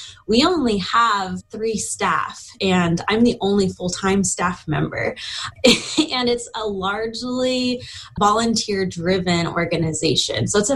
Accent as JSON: {"language": "English", "town": "Chester", "region": "California", "country": "United States", "tie": "born or raised there", "lives_now": "Chico, United States", "said": "No, I've been in Chico for the last 8 years, but I grew up the mountain in Chester."}